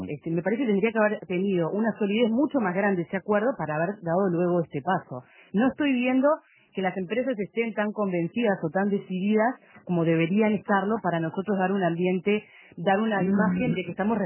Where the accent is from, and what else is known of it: Uruguay